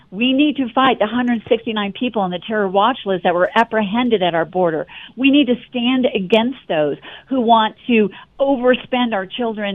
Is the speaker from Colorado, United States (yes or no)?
yes; Colorado, United States; I grew up on Lowry Air Force Base, the daughter of a lieutenant colonel.